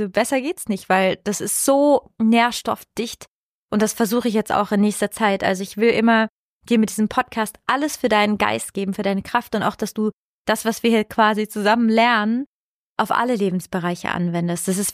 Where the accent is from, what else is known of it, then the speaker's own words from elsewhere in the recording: Sardinia, Italy; now in Germany; es gibt Menschen in Sardinien, in Italien, wo ich herkomme